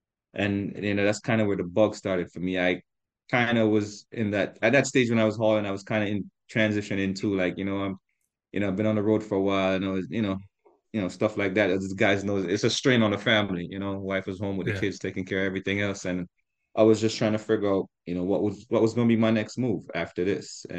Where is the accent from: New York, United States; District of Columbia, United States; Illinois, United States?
New York, United States; I was the guy from Long Island he was talking about.